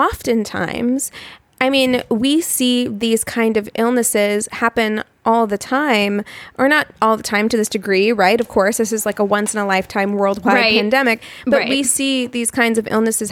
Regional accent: Los Angeles, California, United States; I'm just talking because we're from Los Angeles

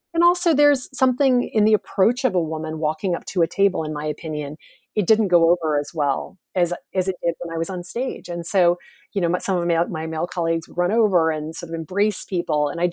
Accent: the South, United States; I grew up in the South. My mother is British.

